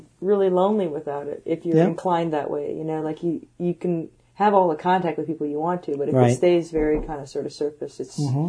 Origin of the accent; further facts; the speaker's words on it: Washington, District of Columbia, United States; born there; now in New York City, United States; I was born in Washington, D.C. Mm-hmm. Yeah. And have been very East Coast. And I'm an East Coast Jew, you know.